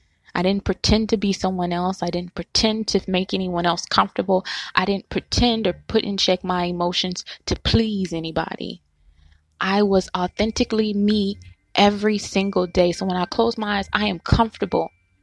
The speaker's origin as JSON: {"language": "English", "region": "Louisiana", "country": "United States", "said": "I'm from Louisiana, so we, you know, twerk and we do all those things."}